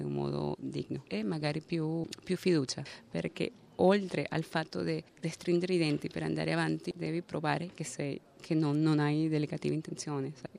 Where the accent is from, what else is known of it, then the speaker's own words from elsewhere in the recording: Venezuela; now in Italy; sono venezuelana, sono qui in Italia da aprile 2014.